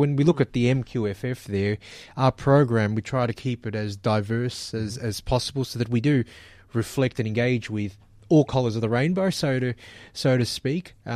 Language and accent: English; Australia; I'm Australian with half Greek and half Filipino heritage.